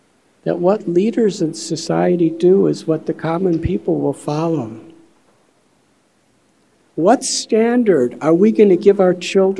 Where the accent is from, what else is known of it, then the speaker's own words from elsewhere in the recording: Chicago, Illinois, United States; I'm from Chicago.